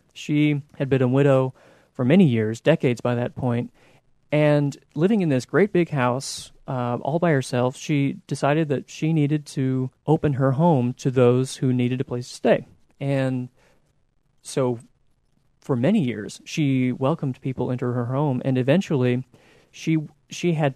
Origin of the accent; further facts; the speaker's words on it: Kewanee, Illinois, United States; born there; I was born in Kewaunee, Illinois, up there in the Diocese of Peoria. And I spent my first 5 years living up there with my family.